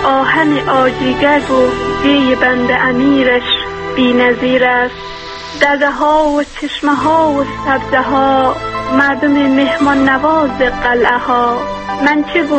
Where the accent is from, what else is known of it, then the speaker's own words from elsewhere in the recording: Iran; born there; من خودم تا امیال اصلا ایج افغانستان ندیدم و من خودم در ایران متولد شدم